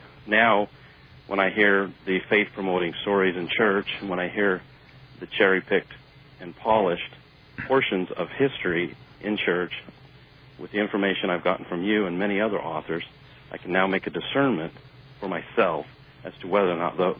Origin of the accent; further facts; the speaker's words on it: Utah, United States; I was born and raised in Utah. I no longer live there. Both my wife and I were raised in the Mormon Church